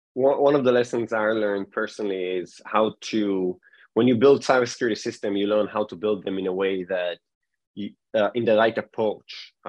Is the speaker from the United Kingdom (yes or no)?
no; Israel; English is a second language; now in United States; I was born and raised in Israel. Before I moved to the States, I spent a number of years in the elite security units of the IDF, the Israeli Defense Forces